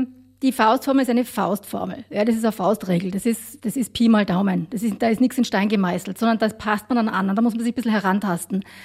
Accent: Austria; accent: Austrian; bin froh, wenn sie mich in Deutschland halbwegs verstehen mit unserem österreichischen Dialekt hier.

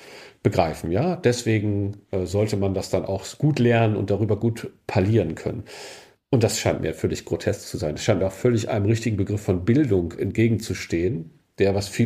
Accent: Northern Germany, Germany; Ich komme ja aus Norddeutschland, ich bin da in der Ecke aufgewachsen, wo das spielt.

